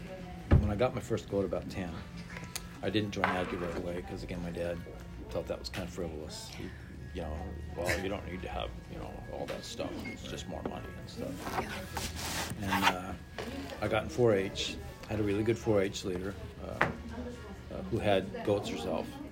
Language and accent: English; Riverside, California, United States; Yep, I grew up in Riverside. My dad grew oranges and avocados.